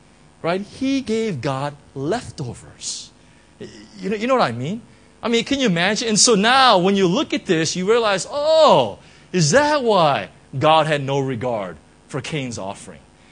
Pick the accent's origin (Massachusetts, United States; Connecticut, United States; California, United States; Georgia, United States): California, United States; You know, I'm from Orange County and whatnot.